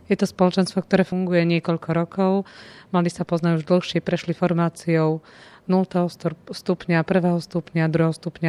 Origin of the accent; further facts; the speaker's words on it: Humenné, Prešov Region, Slovakia; pochádzam z Humeného.